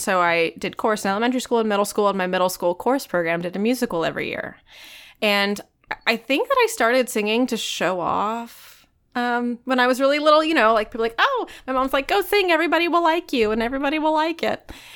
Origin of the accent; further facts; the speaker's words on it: Virginia Beach, Virginia, United States; also born or lived in Tampa; Originally from Virginia Beach, mm-hmm. and then moved to Tampa for school. Stuck around for a little bit. I lived there for 7 years. So I'm kind of 20% Floridian. But if somebody asks where I'm from, I always say Virginia Beach